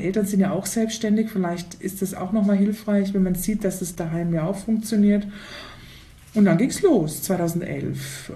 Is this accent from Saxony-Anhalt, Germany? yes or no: no; Bavaria, Germany; Also ich komme aus der Nähe von München